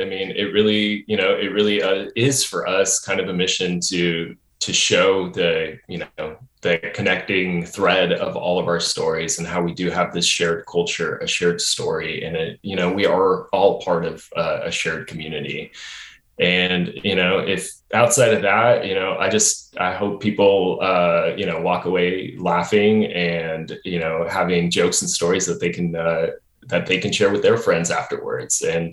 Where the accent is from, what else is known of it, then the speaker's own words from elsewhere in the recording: United States; I grew up in America in the 90s and, you know, in a post-Cold War era.